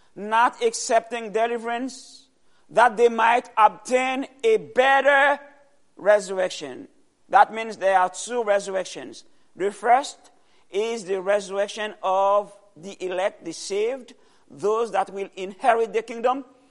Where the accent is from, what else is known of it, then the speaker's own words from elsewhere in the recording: Atlanta, Georgia, United States; I come from Atlanta.